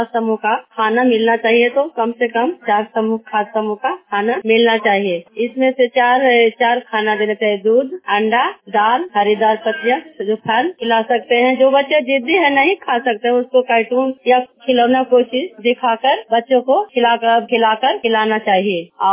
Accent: Hiran, Bihar, India; हरनौत प्रखंड के रहने वाले हूँ, हिरन गांव से।

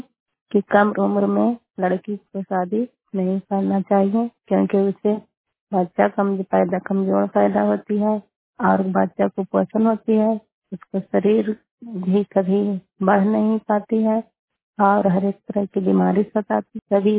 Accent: Noorsarai, Bihar, India; मैं मुजफ्फरपुर गांव से बोल रहा हूँ, नूरसराय प्रखंड नूरसराय नालंदा जिला नालंदा के निवासी हूँ।

